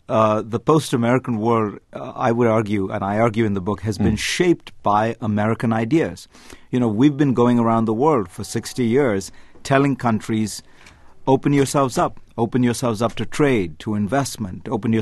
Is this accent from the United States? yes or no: no; India; I grew up in India